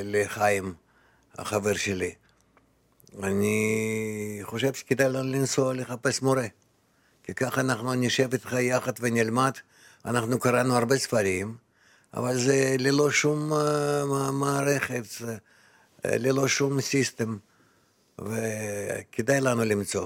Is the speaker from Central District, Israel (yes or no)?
yes; Rehovot, Central District, Israel; אז אמרתי לו, אנחנו מרחובות, רוצים ללמוד חומת הקבלה